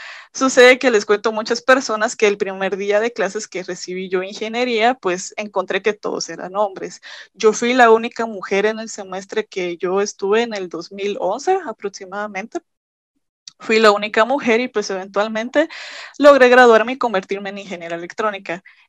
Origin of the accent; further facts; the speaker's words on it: Guatemala; yo soy de Guatemala y yo soy ingeniera electrónica.